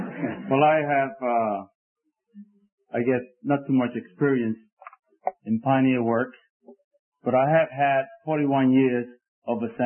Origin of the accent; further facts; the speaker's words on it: New York City, New York, United States; I grew up in New York City, and I've been in the assembly ever since I was born, just like my dear brother David.